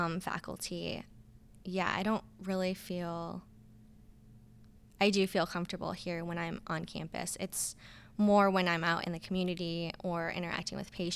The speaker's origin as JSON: {"language": "English", "region": "California", "country": "United States", "said": "how did he know I'm from California?"}